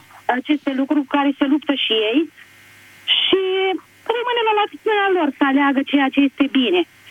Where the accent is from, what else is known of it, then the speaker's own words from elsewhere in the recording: Milișăuți, Suceava County, Romania; din Milișăuți, Suceava.